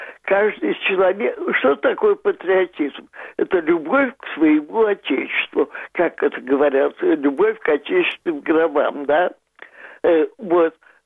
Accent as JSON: {"language": "Russian", "region": "Crimea", "country": "Ukraine", "tie": "born or raised there", "said": "я сама родом из Крыма, Крым я люблю как свою малую родину."}